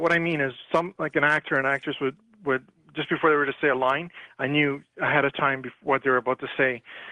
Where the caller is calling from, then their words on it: Guelph, Ontario, Canada; I'm calling from Guelph, Ontario, Canada.